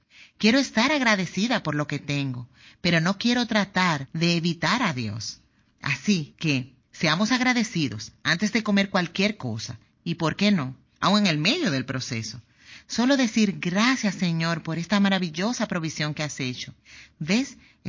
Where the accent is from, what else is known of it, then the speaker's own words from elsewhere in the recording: California, United States; vengo del sur de California, donde estamos muy involucrados con la comida saludable.